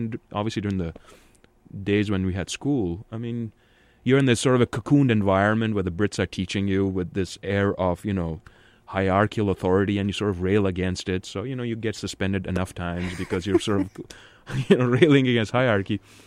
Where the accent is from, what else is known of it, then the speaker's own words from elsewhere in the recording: Karachi, Sindh, Pakistan; born there; I was born in Karachi, Pakistan. My father was an architect, engineer. My mother is an archaeologist.